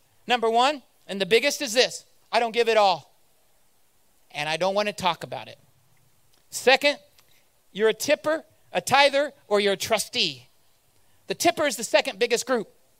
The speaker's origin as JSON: {"language": "English", "region": "Indiana", "country": "United States", "tie": "born or raised there", "said": "I grew up in Indiana."}